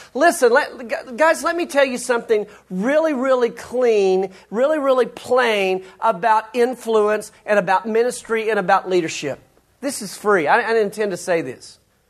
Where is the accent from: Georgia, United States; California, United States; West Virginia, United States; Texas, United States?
Texas, United States; Amarillo; My old pastor, when I was growing up in Amarillo, used to say